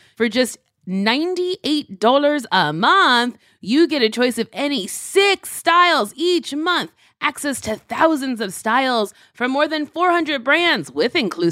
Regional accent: Chicago, Illinois, United States; I'm like, you're from the suburbs. I've never seen you on the south side.

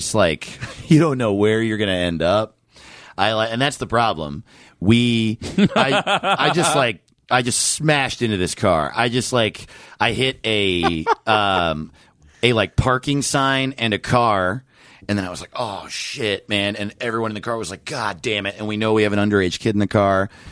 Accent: New York, United States; I grew up in Orange County, New York, which is like an hour north of New York City.

